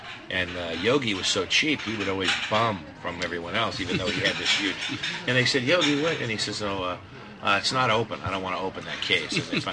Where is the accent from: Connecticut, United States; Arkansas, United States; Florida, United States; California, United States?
California, United States; La Cañada; because I grew up in La Cañada, you know where that is, right next to Pasadena.